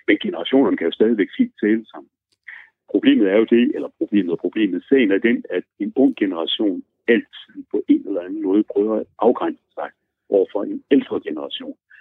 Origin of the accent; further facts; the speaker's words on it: Aarhus, Central Denmark Region, Denmark; jeg er bestemt også jyde, jeg er aarhusianer, den mere faldende tonegang.